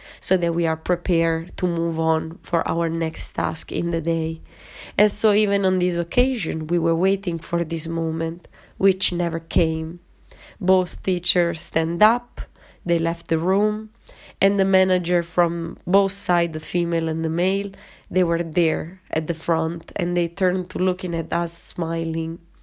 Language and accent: English; Italy; first language Italian; English is a second language; my own language, my native language, which is Italian, as well as in English.